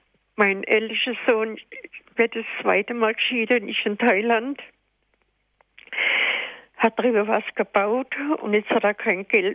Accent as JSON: {"language": "German", "region": "Baden-Württemberg", "country": "Germany", "lives_now": "Freudenstadt, Germany", "said": "Heute war in meiner Heimat eine Messe von Waghäuser. Ich bin ganz in der Nähe da zu Hause, bin aber in Freudenstadt"}